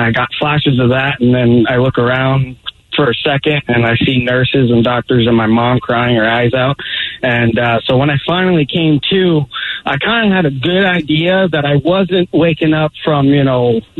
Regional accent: Belfair, Washington, United States; In my hometown, I'm from Belfair, Washington. And I was in middle school.

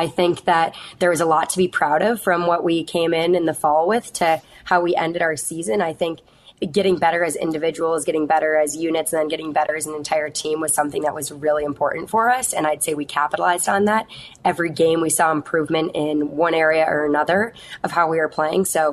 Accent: North Carolina, United States; So I spent most of my time growing up in Carolina.

